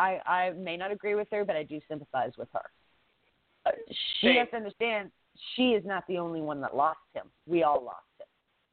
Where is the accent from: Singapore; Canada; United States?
Canada; Being a Canadian and growing up watching Stampede Wrestling and knowing all about Stu and his dungeon and everything